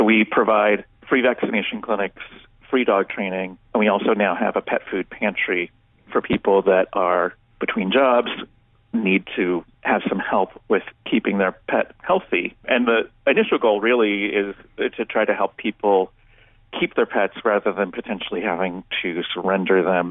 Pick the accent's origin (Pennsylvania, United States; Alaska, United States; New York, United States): New York, United States; New York City; it's sort of embarrassing as a New Yorker to realize that I hadn't ever gone to.